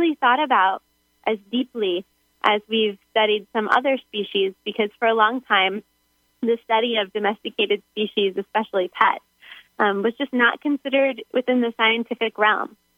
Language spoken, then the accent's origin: English; Florida, United States; now in Oregon, United States; Originally, I'm from Florida.